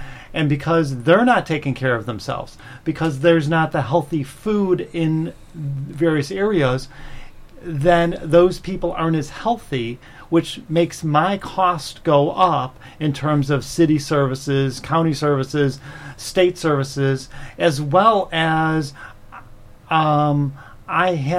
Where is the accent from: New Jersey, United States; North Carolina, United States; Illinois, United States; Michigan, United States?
Illinois, United States; Chicago; I'm from Chicago, and I've certainly heard that term for very urban districts where there's no grocery stores.